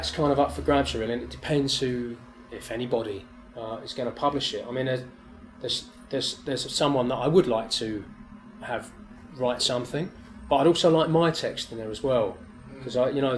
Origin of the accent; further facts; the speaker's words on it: England, United Kingdom; I'm an Englishman photographing in India. I don't speak the language. My Hindi is awful